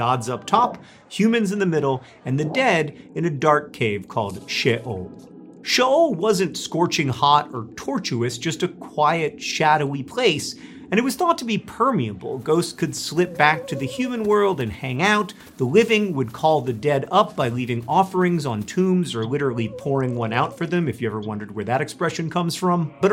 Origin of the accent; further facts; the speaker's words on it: Florida, United States; I grew up in Florida, which many have described as the Ohio of the South.